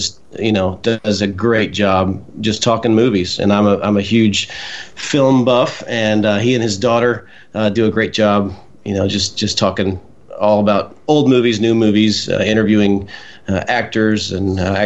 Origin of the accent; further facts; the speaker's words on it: Abilene, Texas, United States; he's in Texas and I'm from Abilene, Texas, and he's in San Angelo in the Air Force, and so that's not far from Abilene